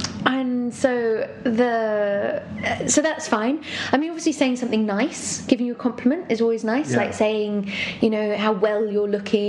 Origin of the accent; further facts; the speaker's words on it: England, United Kingdom; now in France; And definitely living abroad, being English and being pregnant in France, there's like quite a lot of cultural differences, which are quite funny.